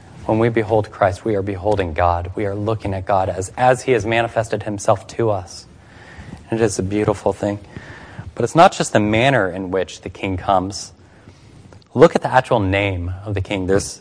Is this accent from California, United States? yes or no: no; Seattle, Washington, United States; now in Portland, United States; I'm from Seattle, now in Portland